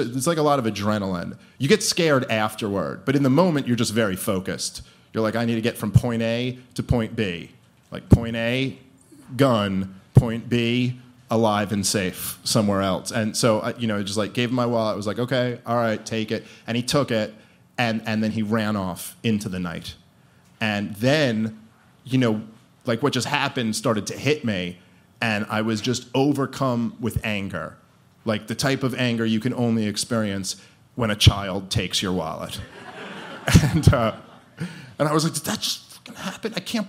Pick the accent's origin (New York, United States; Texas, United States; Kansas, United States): New York, United States; Brooklyn; I grew up in Brooklyn, and not like this new hipstery Brooklyn that you guys are used to. I grew up in Brooklyn when it was like, you know, dangerous.